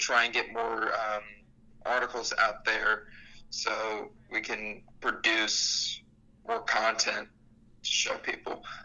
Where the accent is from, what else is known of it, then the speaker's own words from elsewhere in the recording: the Carolinas, United States; they're in the Carolinas, I'm from Carolina, why not start following the Panthers?